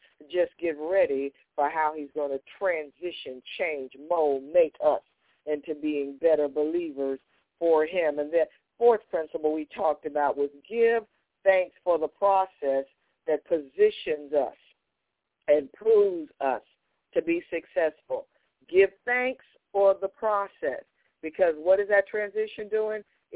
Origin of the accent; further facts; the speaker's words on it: Texas, United States; You know, I'm from Texas, and I understand the best fruit, the juiciest fruit, the most nutritious fruit comes from the valley.